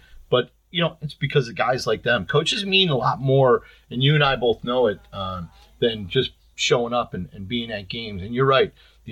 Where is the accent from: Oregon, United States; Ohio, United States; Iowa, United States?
Ohio, United States; North Olmsted; they were baseball coaches for me when I was growing up in North Olmsted.